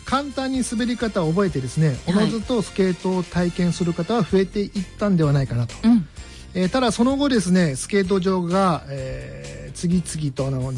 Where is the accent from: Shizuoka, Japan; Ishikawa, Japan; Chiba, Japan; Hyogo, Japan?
Ishikawa, Japan; Kanazawa; 私は出身がですね、石川県金沢市生まれでして、まあ、金沢市育ちですね、まあ、雪国なんで